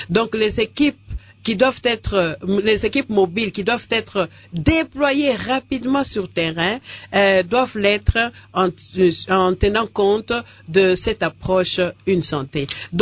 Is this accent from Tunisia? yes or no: no; DR Congo; en maîtrisant les questions complexes de santé chez nous en RDC